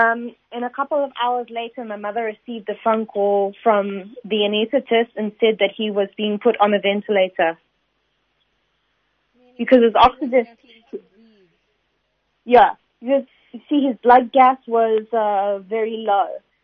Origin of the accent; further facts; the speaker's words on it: Durban, KwaZulu-Natal, South Africa; also born or lived in Cape Town; We are a Durban family. I was raised and born in Durban. We were in Cape Town for 7 years, but we moved back here in 2009, the end of 2009, back to Durban. And we stayed here ever since.